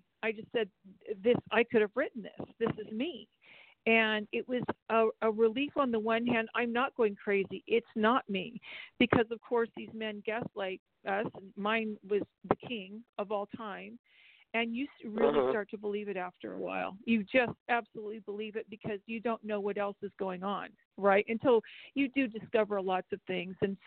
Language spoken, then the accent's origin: English; California, United States; I'm not from Santa Cruz, I'm from Central California, but that's where we met.